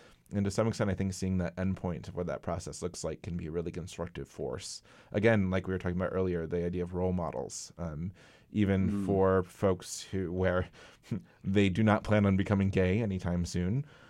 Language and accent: English; Midwest, United States; I grew up in the Midwest, so no one would ever be that direct